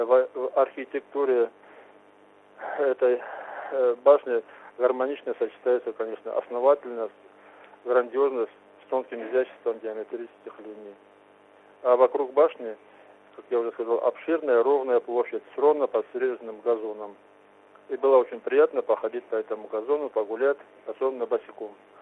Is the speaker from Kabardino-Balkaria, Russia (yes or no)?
yes; Kabardino-Balkaria, Russia; из Верхней Балкарии.